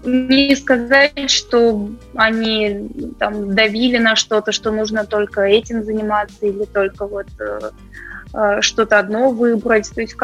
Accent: Moscow, Russia; Я родилась в Москве. Москве, и все детство здесь провела. Ну, то есть папа у меня немец, и мы, конечно, часто летали в Германию периодически, то есть ко всем родственникам там. Лето часто там проводили.

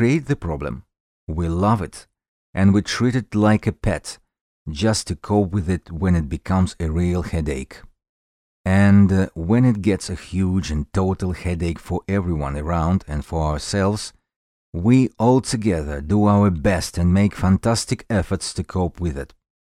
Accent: Russia; English is a second language; please, don't be angry with my accent. I know it's hard to understand me, but I really, really try. The topic for today is Russia a special country? My answer is ambivalent. Yes and no. Yes, it is special, as my country

